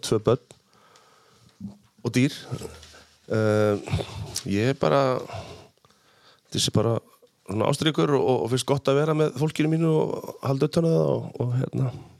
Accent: Akureyri, Northeastern Region, Iceland; also born or lived in Vestmannaeyjar; Ég ólst upp hérna á Akureyri og hérna í Vestmannum líka.

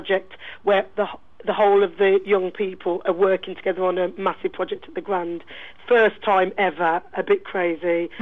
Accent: Wolverhampton, West Midlands, United Kingdom; Came back from London. I'm originally from Wolves.

